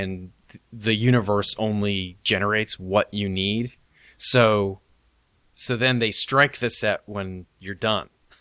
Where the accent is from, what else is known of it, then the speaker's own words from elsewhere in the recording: Bangor, Maine, United States; Filmed at my hometown airport in Bangor.